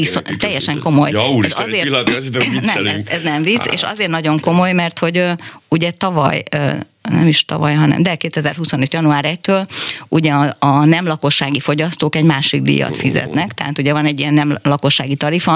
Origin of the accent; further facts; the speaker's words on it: Kaposvár, Somogy, Hungary; Én például kaposvári vagyok, és nálunk elég sokszor volt barna víz, még a gyerekkoromban emlékszem rá